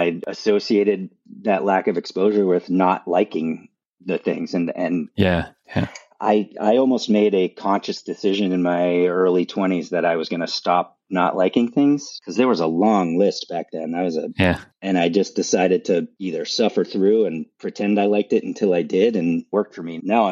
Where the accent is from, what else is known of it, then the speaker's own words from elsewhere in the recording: East Coast, United States; I loved growing up on the East Coast, really. I get asked this question a lot to compare East and West, right?